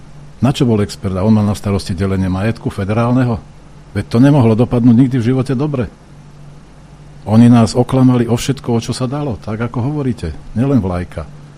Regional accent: Trnava, Trnava Region, Slovakia; born there; also born or lived in Bratislava; ja som bol od 80. roku som bol v Bratislave. Narodil som sa inde, mimo Bratislavy, ale narodil som sa v Trnave.

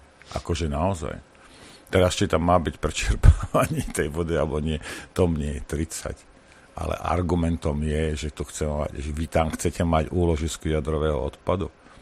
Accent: Banská Bystrica Region, Slovakia; moved away; narodil som sa v Banskobystrickom kraji. Vyrastal som v Banskobystrickom kraji. Bol som 25 rokov, nežil v Banskobystrickom kraji, ale keď som sa vrátil, zase som v Banskobystrickom kraji. Aspoň na papieri, ale mám tam firmu, ktorá tam pôsobí.

